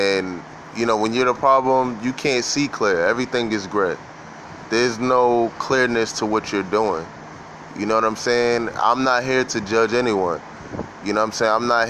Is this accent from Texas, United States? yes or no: no; New York, United States; I'm from New York, mind you know what I'm saying? I live in New York, and, you know, I'm from the hood